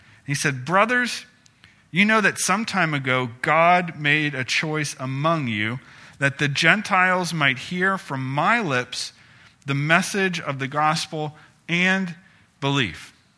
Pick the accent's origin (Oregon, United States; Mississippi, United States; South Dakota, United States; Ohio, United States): Ohio, United States; And I'm being from Ohio. I'm a Cleveland sports fan.